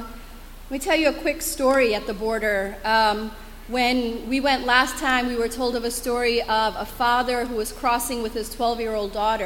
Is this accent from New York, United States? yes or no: yes; New York, United States; I grew up in New York my whole life